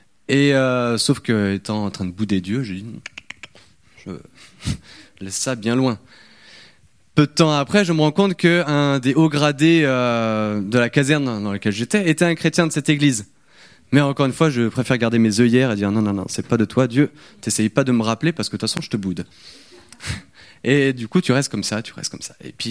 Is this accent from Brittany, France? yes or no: no; Auvergne-Rhône-Alpes, France; j'aimerais bien retourner vers chez moi, en Savoie, parce que c'est quand même plus joli.